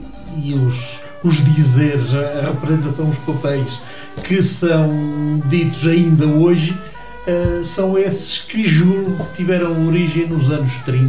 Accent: Caçoinhas, Aveiro, Portugal; porque realmente sou das Caçoinas

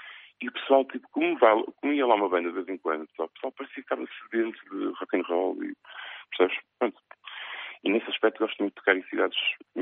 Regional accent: Porto, Norte, Portugal; eu sou do Porto e adoro Lisboa, já morei em Lisboa também, uns meses.

